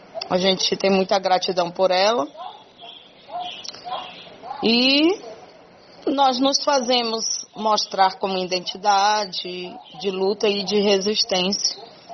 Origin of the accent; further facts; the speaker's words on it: Soure, Pará, Brazil; Nós somos da Ilha do Marajó, município de Souri, 18 quilômetros de Souri. Comunidade Cajuna, somos em torno de 76 famílias que vivemos exclusivamente da caça e da pesca.